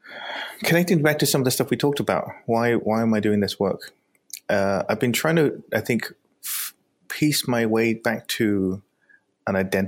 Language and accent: English; England, United Kingdom; growing up in England like I did